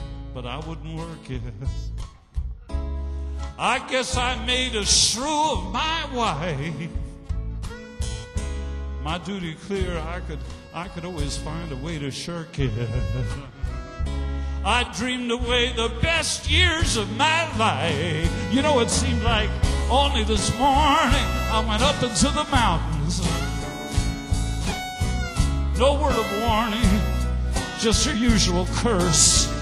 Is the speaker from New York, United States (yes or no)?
yes; Tarrytown, New York, United States; See, I was raised in Tarrytown, New York, right next to Irvington.